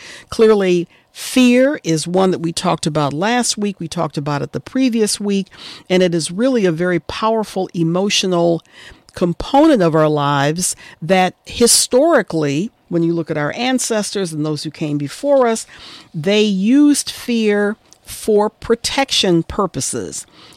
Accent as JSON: {"language": "English", "town": "Detroit", "region": "Michigan", "country": "United States", "tie": "born or raised there", "said": "and my hometown of Detroit, it's now a whopping 2 degrees."}